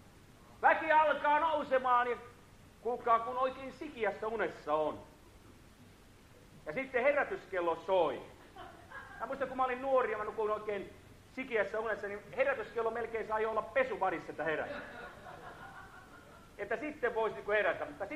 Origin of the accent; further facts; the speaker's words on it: Salo, Southwest Finland, Finland; Meillä Turussa, me olemme Saloista, mutta Turussa kokoonnumme joka kuukausi